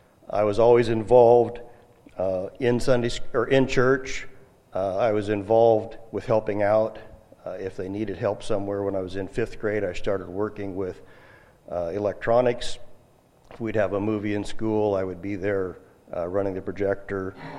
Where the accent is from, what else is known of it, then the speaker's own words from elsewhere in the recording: Albany, United States; I grew up in Albany First Baptist Church.